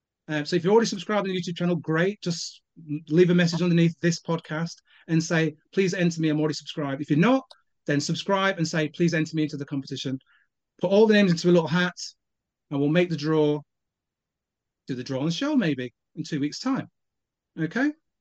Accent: Jamaica; I'm Jamaican

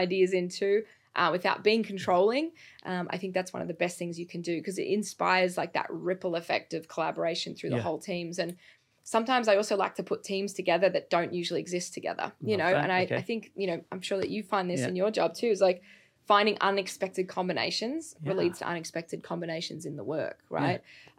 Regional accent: Australia; Not just because I'm Australian

